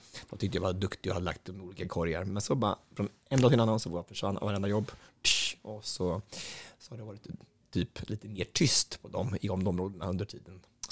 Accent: Östansjö, Örebro County, Sweden; Att vi sitter hemma i våran gillestuga hemma i Östansjö och ska ha vänner från Göteborg på besök.

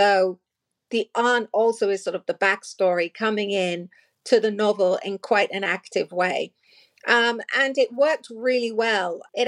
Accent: London, United Kingdom; I'm born and raised in London.

